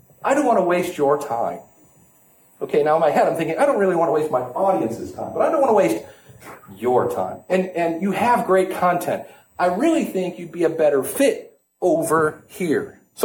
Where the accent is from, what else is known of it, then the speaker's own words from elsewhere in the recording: Cleveland, Ohio, United States; I'm from Cleveland. You may have heard LeBron James is back in town.